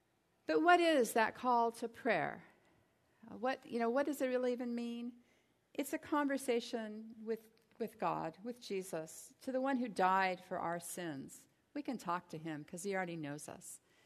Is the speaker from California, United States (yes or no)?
yes; Los Angeles, California, United States; That I grew up in Los Angeles and have been all over the world.